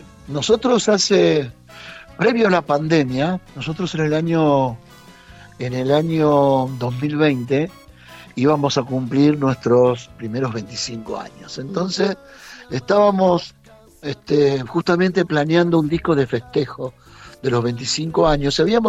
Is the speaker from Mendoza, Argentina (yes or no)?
no; Ramallo, Buenos Aires Province, Argentina; Nosotros somos del interior de Argentina, somos de un pueblo muy pequeño que se llama Ramallo, que no tiene más de 25.000 habitantes.